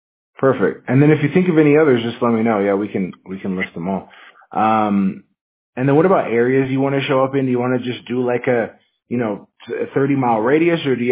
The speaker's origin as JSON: {"language": "English", "region": "Washington", "country": "United States", "said": "I'm from Washington State, man. It was raining 70% of the time."}